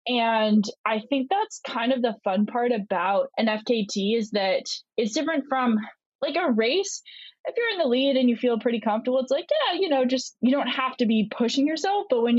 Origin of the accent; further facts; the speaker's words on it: Vermont, United States; also born or lived in Italy; I grew up in Vermont. It's just my favorite thing. So we lived in Italy for 2 years